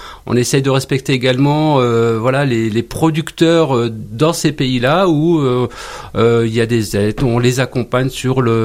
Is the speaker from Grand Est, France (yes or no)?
yes; Grand Est, France; La croix de Lorraine, ça évoque beaucoup de choses parce que je suis lorrain, hein, donc ça me parle.